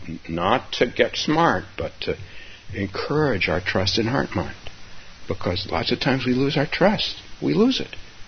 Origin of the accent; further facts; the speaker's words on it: California, United States; moved away as an adult; So I came here from California when I was a young man. My wife and I both came here.